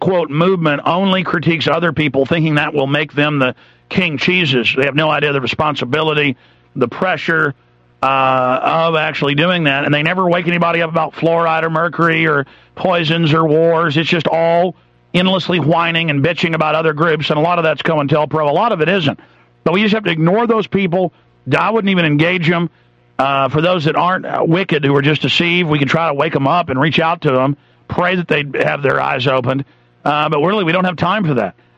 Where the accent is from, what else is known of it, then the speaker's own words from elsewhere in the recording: the South, United States; and I'm from the South. I'm not bashing the South. My family was all on the Confederate side.